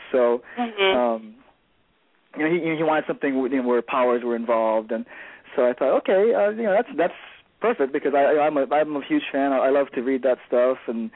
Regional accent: Hawaii, United States; now in Vancouver, United States; I was born and raised in Hawaii, moved here to Vancouver, Washington about 12 years ago.

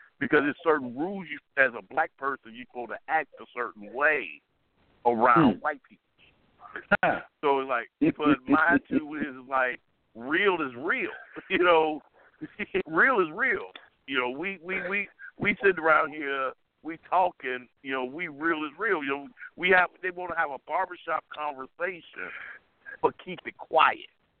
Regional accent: Chicago, Illinois, United States; But Chicago raised me. I grew up in the Chicago South Side culture.

